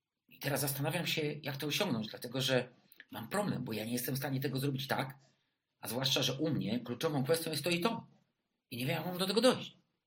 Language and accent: Polish; Krakow, Lesser Poland, Poland; Z tej starej stolicy. Ja jestem Krakusem, urodziłem się w Krakowie.